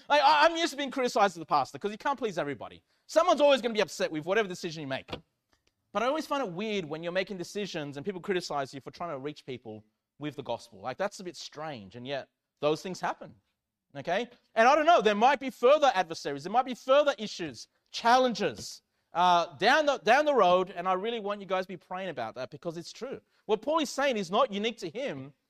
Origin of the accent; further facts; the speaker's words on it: Australia; I'm from Australia, so I don't know what other countries are like, you know, and I've been going to church all my life, pretty much, since I've been born, pretty much, okay, growing up in a Christian home.